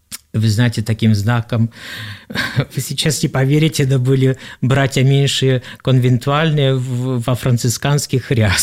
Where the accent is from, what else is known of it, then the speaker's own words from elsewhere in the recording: Belarus; Я сам из Белоруссии.